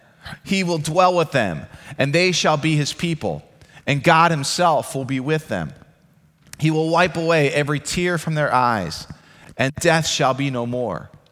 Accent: Philadelphia, Pennsylvania, United States; now in Baltimore, United States; I love being from Philadelphia. It'll always be my hometown. I love the city of Baltimore. It is my adopted hometown.

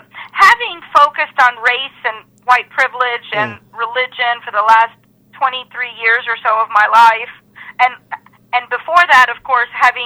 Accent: Atlanta, Georgia, United States; also born or lived in India; I identify as Indian American. I was born in India, raised in Atlanta, Georgia, with many of my summers being spent back in India with my grandparents and my cousins.

